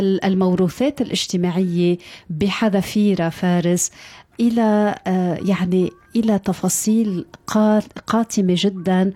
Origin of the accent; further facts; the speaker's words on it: Lebanon; أتكلم عنه كلبنانية